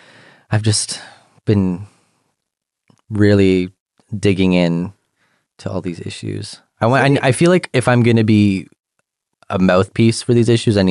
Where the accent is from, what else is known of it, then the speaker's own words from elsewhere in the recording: Canada; as a Canadian person and growing up and being educated within the Canadian system, it's crazy the amount of things that are left out of Canadian history.